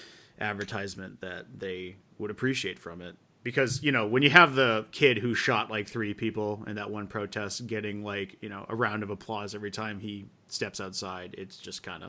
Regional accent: United States; As an American, I hope that they all collectiv

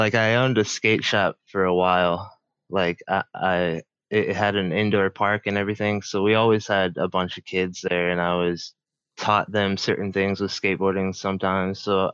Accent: Illinois, United States; now in Minnesota, United States; because I'm not actually from Minnesota. I'm from like the Chicago, like a little south of Chicago.

